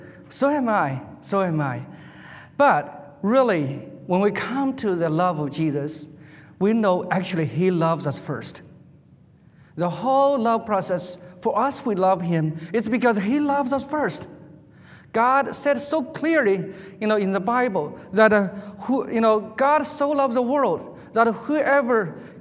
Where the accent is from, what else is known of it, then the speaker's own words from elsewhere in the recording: China; I was born and raised in China, of course, China then was I was born during the heydays of Cultural Revolution. So atheism was the only thing I knew.